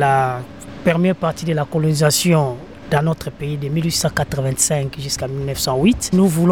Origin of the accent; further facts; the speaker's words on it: DR Congo; Nous sommes originaires de la République démocratique du Congo.